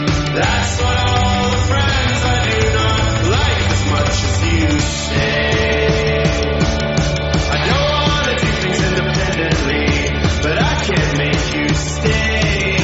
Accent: Piedmont, Italy; mi sono piemontese, però mio nonno, ma molto mio nonno, è stato per un po' giù.

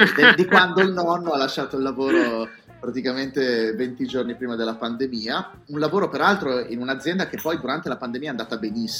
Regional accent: Piedmont, Italy; perché da piemontese non mi voglio sbilanciare troppo

